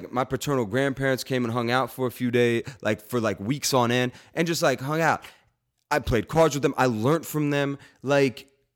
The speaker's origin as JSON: {"language": "English", "town": "Tampa", "region": "Florida", "country": "United States", "tie": "born or raised there", "said": "It just was the way that I saw the world growing up in Tampa, in the communities that I was in."}